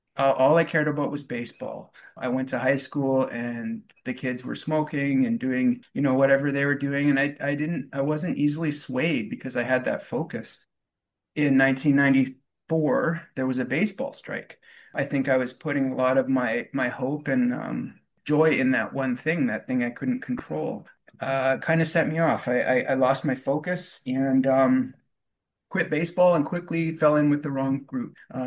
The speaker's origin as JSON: {"language": "English", "town": "Vancouver", "region": "British Columbia", "country": "Canada", "tie": "born or raised there", "also_born_or_lived": "Yukon", "said": "So yeah, I was born in the Yukon. My early formative years were in the 80s, but those years were spent in Vancouver."}